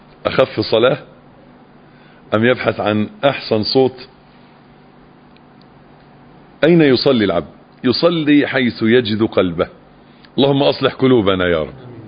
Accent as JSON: {"language": "Arabic", "country": "Egypt", "said": "وإذا الكلام ده بقى مشهور عندنا في مصر"}